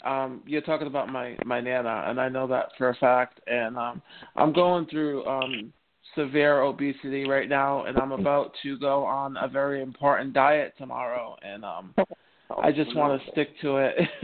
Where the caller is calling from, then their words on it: Iowa, United States; I'm calling from Iowa.